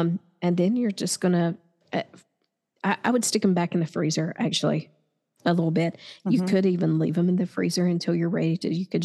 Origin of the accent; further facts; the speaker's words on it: Savannah, Georgia, United States; I just want to say that since I'm from Savannah, I just felt like that it was my duty to get.